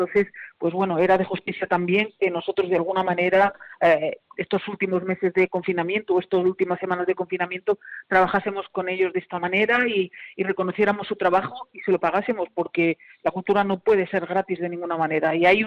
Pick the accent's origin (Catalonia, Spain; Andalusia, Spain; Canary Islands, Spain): Andalusia, Spain; Granada; nos cambió la vida, nos cambió muchas cosas y nos marcó como granadinos